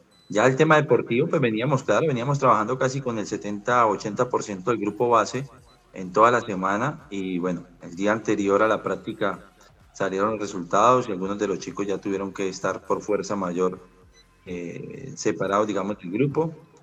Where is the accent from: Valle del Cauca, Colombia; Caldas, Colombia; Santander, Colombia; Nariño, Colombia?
Valle del Cauca, Colombia; Bueno, por la región que yo soy, que soy del Valle del Cauca